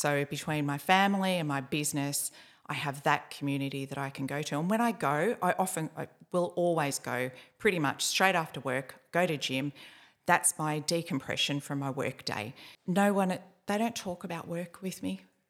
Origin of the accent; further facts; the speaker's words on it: Swan Hill, Victoria, Australia; also born or lived in Gold Coast; So he started off as a carpet layer in Swan Hill. We come from Swan Hill.